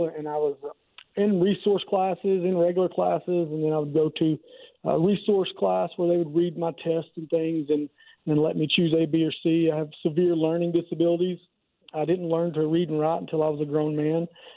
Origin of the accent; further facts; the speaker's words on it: Arkansas, United States; So I grew up in Central Arkansas.